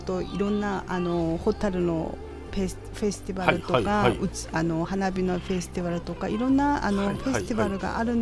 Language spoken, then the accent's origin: Japanese; South Korea; Japanese is a second language; 韓国ではですね、私が子どもの頃はですね、はい、その私はあの地方出身なんですが